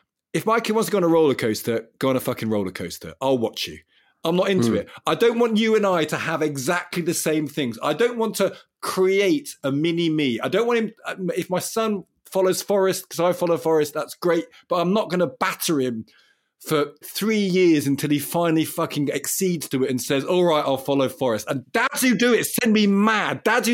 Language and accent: English; Loughborough, East Midlands, United Kingdom; I feel the same about fairgrounds where I grew up in Loughborough.